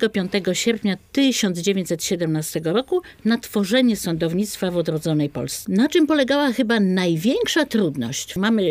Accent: Piotrków Trybunalski, Łódź Voivodeship, Poland; I to jest moje rodzinne miasto. W Piotrkowie

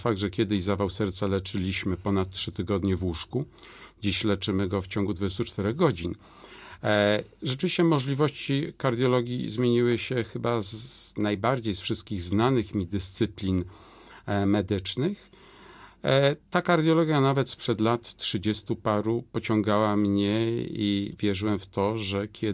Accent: Łódź, Łódź Voivodeship, Poland; De facto od urodzenia jestem obywatelem miasta Łodzi. Tu trwała moja edukacja szkolna, tu skończyłem studia medyczne, no i tu pracuję w sposób nieustający.

